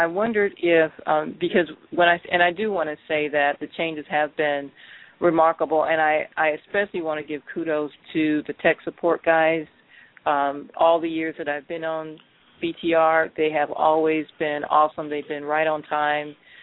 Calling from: Cleveland, Ohio, United States; I'm in Cleveland.

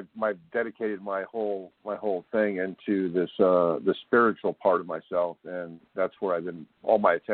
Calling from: California, United States; I'm calling from California.

